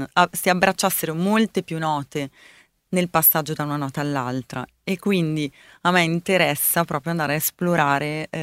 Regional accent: Milan, Lombardy, Italy; born there; non lo parlo perché sono nata a Milano. In casa mia si è sempre parlato italiano perché i due dialetti non corrispondevano e quindi non so nessuno dei dialetti di origine.

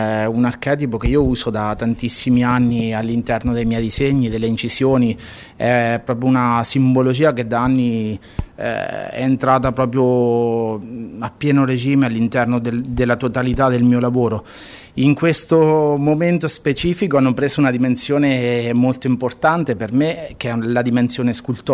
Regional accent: Marche, Italy; perché io comunque vengo dalle Marche e questo sicuramente è una cosa che porto dentro, cioè che mi ha formato

